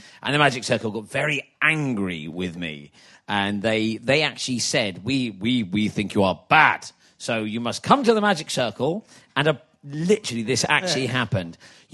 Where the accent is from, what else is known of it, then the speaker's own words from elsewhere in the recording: Exeter, South West England, United Kingdom; I'm Exeter.